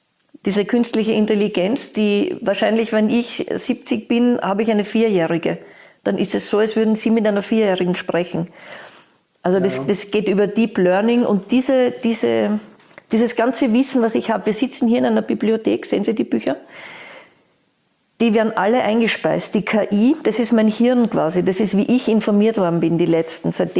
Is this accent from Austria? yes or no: yes; Vienna, Austria; ich komme aus Wien